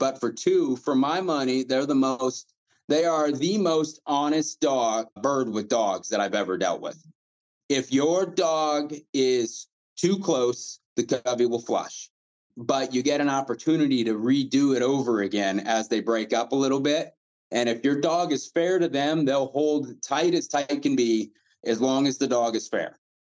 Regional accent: Nebraska, United States; I'm originally from Nebraska, so I've been hunting my entire life.

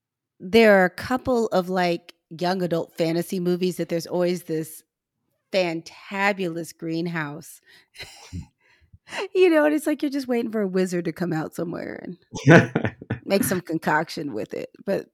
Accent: Missouri, United States; And I'm from Missouri, so we didn't grow cannabis in our backyard, but where my mother's from in rural Missouri, they grew a lot of cannabis

